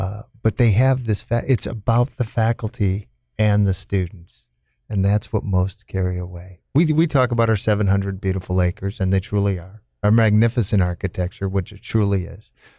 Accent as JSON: {"language": "English", "region": "Illinois", "country": "United States", "tie": "born there", "said": "I was born on Great Lakes Naval Base."}